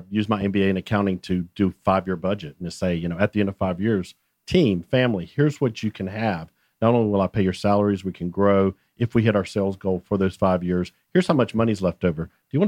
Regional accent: Salisbury, North Carolina, United States; back in my hometown of Salisbury, North Carolina.

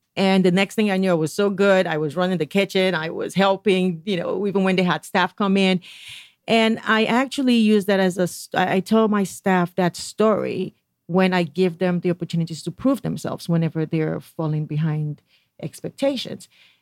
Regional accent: Edo, Nigeria; But I am from the Benin Kingdom, from the royal family, Ozulua. And actually, my mother was also a princess from her tribe, also in Edo State, a place called Ososo.

